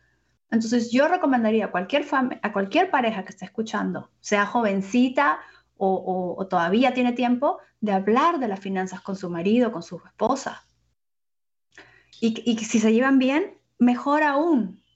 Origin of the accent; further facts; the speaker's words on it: Peru; yo soy peruana